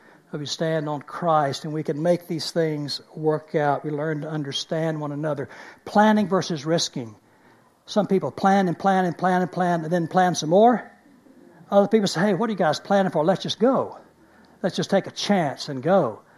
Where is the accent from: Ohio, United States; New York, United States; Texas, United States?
Texas, United States; Dallas; Now, I'm from Texas. I'm from Dallas, Texas, originally.